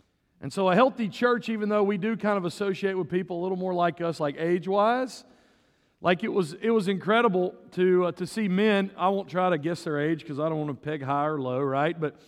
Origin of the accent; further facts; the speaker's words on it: Laurel, Mississippi, United States; So I'm from South Mississippi. I'm from the city of Laurel. We have a TV show called Hometown. Like, that's our people. That's my people.